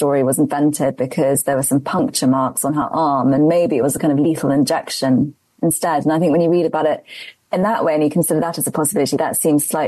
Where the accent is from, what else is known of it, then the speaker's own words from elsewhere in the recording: England, United Kingdom; I'm English